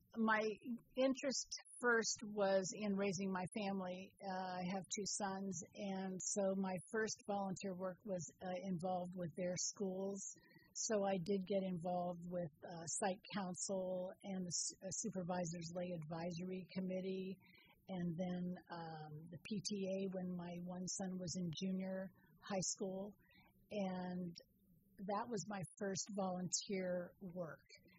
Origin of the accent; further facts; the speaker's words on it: San Francisco, California, United States; I grew up in the Sunset District of San Francisco, which is a grid of housing that all looks the same